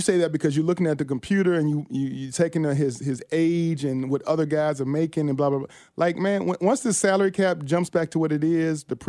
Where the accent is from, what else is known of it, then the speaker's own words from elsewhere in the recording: Virginia, United States; My hometown, VA, I love, all the schools from Virginia.